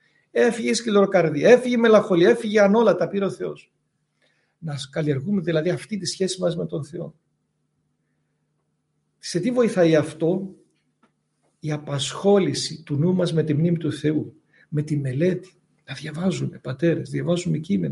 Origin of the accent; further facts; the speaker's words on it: Thessaloniki, Central Macedonia, Greece; αφού είμαστε και από τη Θεσσαλονίκη